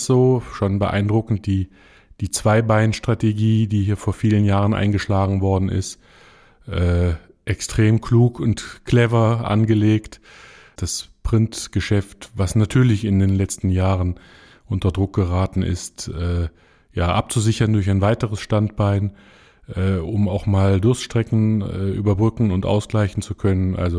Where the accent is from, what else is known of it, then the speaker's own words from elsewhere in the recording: Cologne, North Rhine-Westphalia, Germany; Standort war immer Köln. Privat bin ich Kölner, bleibe auch Kölner.